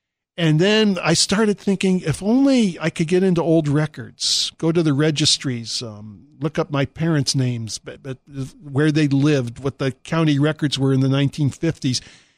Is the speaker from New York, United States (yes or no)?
no; Miami Beach, Florida, United States; born there; now in California, United States; I knew I was born in Miami Beach. I didn't know the actual number, but I remembered that my house was by an alley.